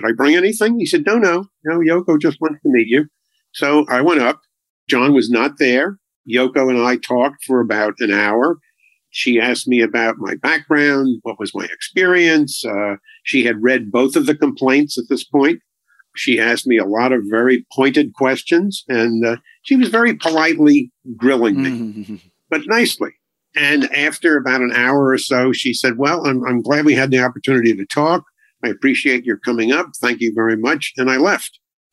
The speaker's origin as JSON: {"language": "English", "region": "New York", "country": "United States", "tie": "born or raised there", "said": "The first day of the trial, I was raised on Long Island."}